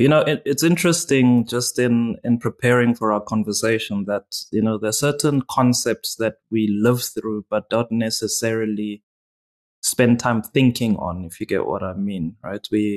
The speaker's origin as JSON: {"language": "English", "town": "Pretoria", "region": "Gauteng", "country": "South Africa", "tie": "born or raised there", "said": "you know, born and raised in Pretoria, South Africa."}